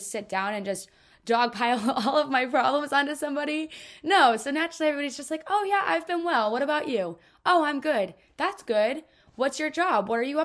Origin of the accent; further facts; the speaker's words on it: Painesville, Ohio, United States; But I'm back in my hometown, none other than Northeast Ohio, Lake County, Painesville.